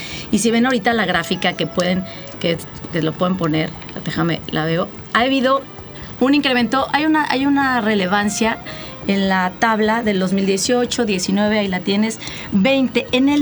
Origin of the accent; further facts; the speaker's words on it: Mexico City, Mexico; moved away as an adult; soy originaria de la Ciudad de México. Tengo creo que más de 22 años en la Bahía